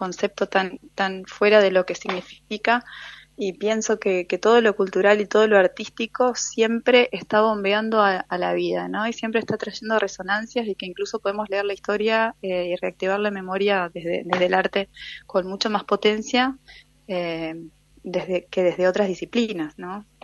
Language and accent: Spanish; Viale, Entre Ríos, Argentina; sobre todo en familias de ciudades pequeñas como yo, que crecí en Viale